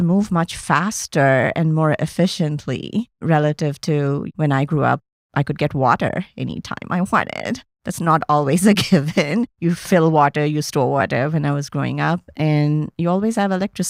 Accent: India; now in United States; when I was growing up in India, I traveled a lot by public transport

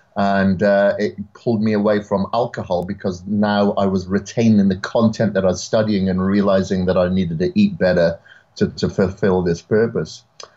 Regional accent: Wales, United Kingdom; moved away as an adult; I'm from Wales originally, born and bred there on a farm up until my 20s, basically.

